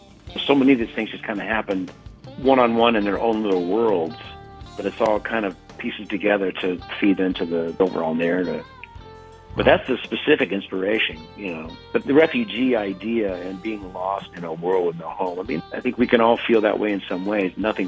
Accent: Evansville, Indiana, United States; we grew up together in Evansville, Indiana, but he lives all over the world now.

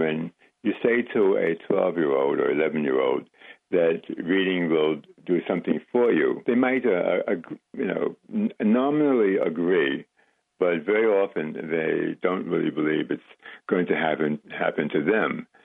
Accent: West Virginia, United States; born there; You mentioned before I was born in West Virginia.

